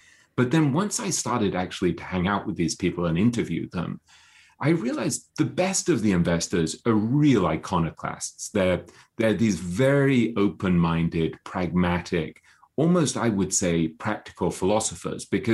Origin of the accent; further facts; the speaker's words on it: London, United Kingdom; moved away as an adult; also born or lived in New York; now in Hong Kong; I grew up in London and then I had a sort of fairly conventional posh English education. I went to Eton, I went to Oxford. And then at a certain point in my early 20s, I moved to New York. And then I was in New York for about 12 years